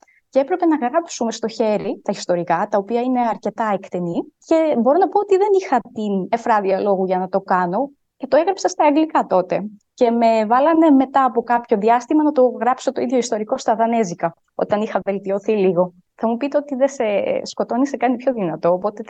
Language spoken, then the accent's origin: Greek; Samos, North Aegean, Greece; moved away as an adult; now in Denmark; έκλεισα μια δεκαετία στην ξενιτιά, δηλαδή στη Δανία. Ουσιαστικά, κατάγομαι από τη Σάμο, όπου μεγάλωσα. Σπούδασα στην Ελλάδα, είχα το προτέρημα να είναι Δανέζα η μητέρα μου.